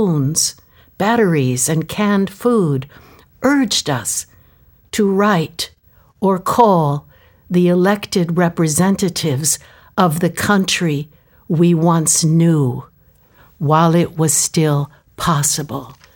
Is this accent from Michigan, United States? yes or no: yes; Detroit, Michigan, United States; I was from Detroit. My father worked in a tool and die shop